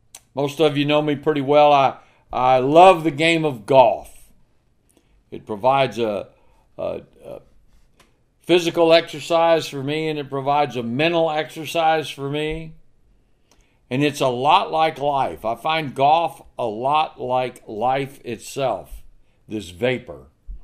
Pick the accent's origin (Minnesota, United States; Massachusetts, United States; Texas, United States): Texas, United States; We live in Texas, born and raised in Texas, and when I was growing up, it was all about the Alamo.